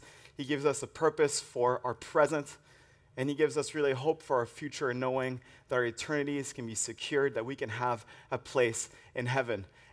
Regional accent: French Alps, France; And where I'm from, I grew up in the French Alps. The holiday season is often a time for melted cheese.

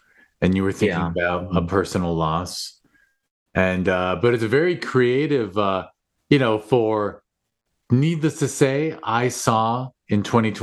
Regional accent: Studio City, California, United States; I grew up in Studio City, but then I was away for, not that anyone cares, but I was away for 15, 20 years, and then I actually returned to the Valley and ended up in Sherman Oaks

